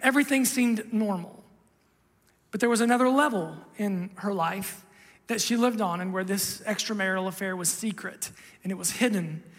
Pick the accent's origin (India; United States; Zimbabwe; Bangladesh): United States; Ohio; I've told you before, I grew up in Southern Ohio, and in my family, and maybe even the surrounding community